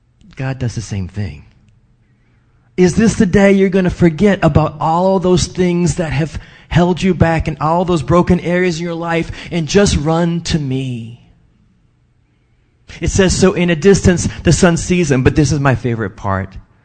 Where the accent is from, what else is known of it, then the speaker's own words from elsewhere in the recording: New Orleans, Louisiana, United States; Now, of course, I'm from New Orleans, and I was like 12 years old when I realized chickens don't fly.